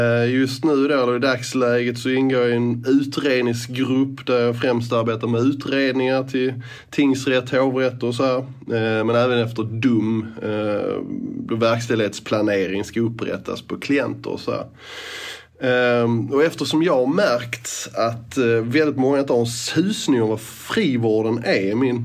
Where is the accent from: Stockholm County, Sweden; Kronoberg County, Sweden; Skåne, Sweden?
Skåne, Sweden; Eslöv; now in Malmö, Sweden; och jag är 49 år gammal. Ursprungligen kommer jag från Sveriges rödaste ros, Eslöv, men sedan 90-talet så är jag boende i Malmö.